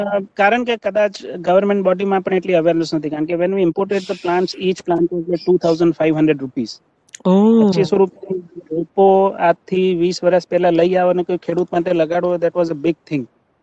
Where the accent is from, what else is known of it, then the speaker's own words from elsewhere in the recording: Gujarat, India; મૂળ અમે કચ્છના છીએ